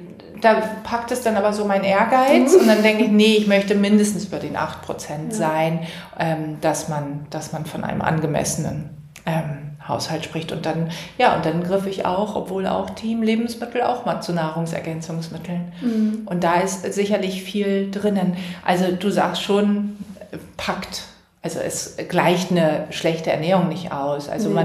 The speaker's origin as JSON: {"language": "German", "region": "Northern Germany", "country": "Germany"}